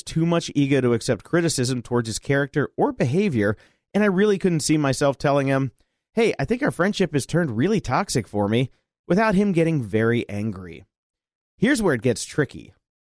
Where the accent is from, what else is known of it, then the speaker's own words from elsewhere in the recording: Canada; now in Detroit, United States; I am a Canadian speech and language pathologist who works in Detroit.